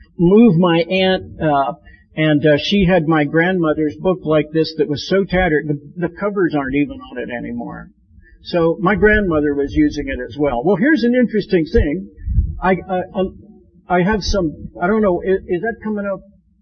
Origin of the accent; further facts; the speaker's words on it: Hesston, Kansas, United States; Well, so I grew up in Heston, Kansas, and my wife Julie grew up here in Lancaster County